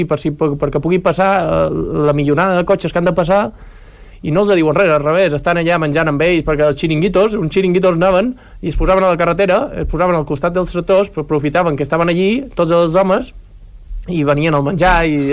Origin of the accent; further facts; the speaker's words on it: Mallorca, Balearic Islands, Spain; mira que jo sóc de Mallorca